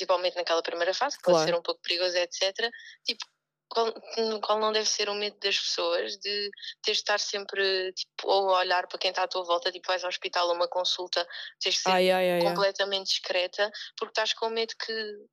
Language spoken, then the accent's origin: Portuguese; Barreiro, Setúbal, Portugal; now in Lisbon, Portugal; Não, eu estou em Lisboa, sou do Barreiro.